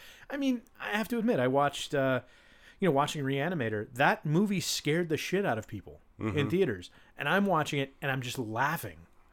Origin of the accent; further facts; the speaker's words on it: Seattle, Washington, United States; born there; But I was born in Seattle, not Portland.